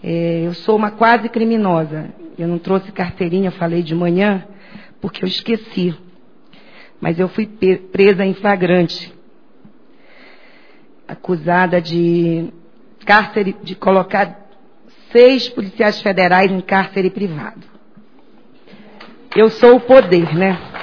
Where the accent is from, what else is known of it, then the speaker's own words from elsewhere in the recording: Belém, Pará, Brazil; Eu sou de Belém.